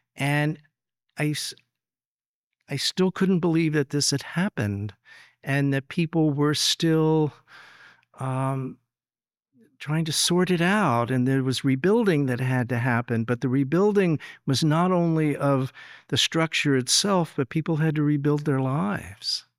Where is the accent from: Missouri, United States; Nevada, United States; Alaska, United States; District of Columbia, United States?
District of Columbia, United States; Washington; I'm from Washington, D.C.